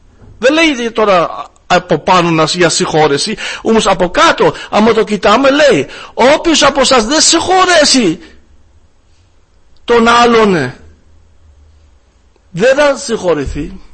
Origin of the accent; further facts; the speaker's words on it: Germany; Greek is a second language; also born or lived in Greece; και είμαι από τη Γερμανία, όποιος δεν με ξέρει. Και είχα ζήσει στην Ελλάδα 13 χρόνια, τώρα είμαι πάλι στη Γερμανία, αρκετά τώρα περίπου 7 χρόνια.